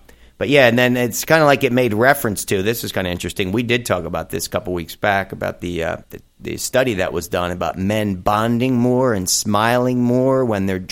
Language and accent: English; New Jersey, United States; This is my home state, New Jersey.